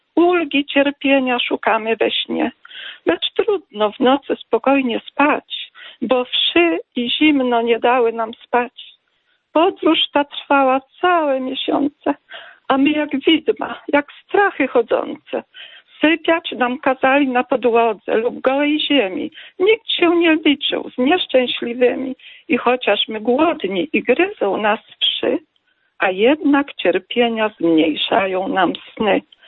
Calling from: Krosno, Subcarpathian Voivodeship, Poland; ja z Krosna dzwonię

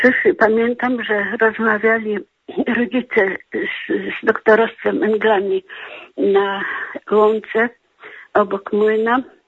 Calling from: Poznań, Greater Poland Voivodeship, Poland; dzwonię z Poznania, ale pochodzę spod Hajec.

